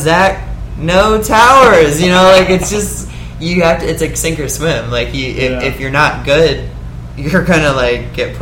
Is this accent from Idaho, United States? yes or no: no; St. Louis, Missouri, United States; moved away as an adult; also born or lived in Indiana; now in Los Angeles, United States; I born and raised in St. Louis, then went to Indiana University for college, and then right after that, I came back to St. Louis for a summer to bartend.